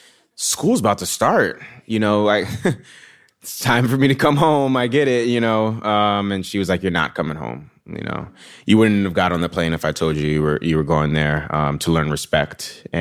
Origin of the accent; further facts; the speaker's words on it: New York, United States; you know, when you grow up like where I grew up in the Bronx, the South Bronx.